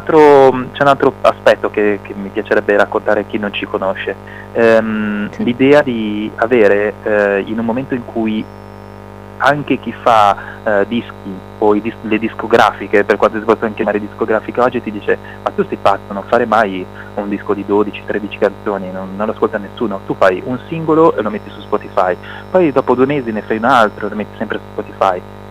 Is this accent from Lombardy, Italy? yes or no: yes; Milan, Lombardy, Italy; Sono un pochino più di 40 e ho avuto una fortuna. Quando ero piccolo abitavo qui a Milano, dietro dove c'erano gli uffici della Vox Pop.